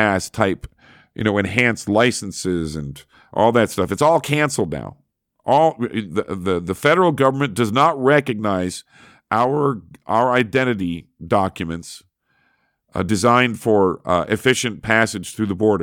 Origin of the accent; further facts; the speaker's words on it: Buffalo, New York, United States; that's because I come from Buffalo, New York. As Italian as I am, we are surrounded by Poles, and we are proud, proud of our Polish community here in Buffalo.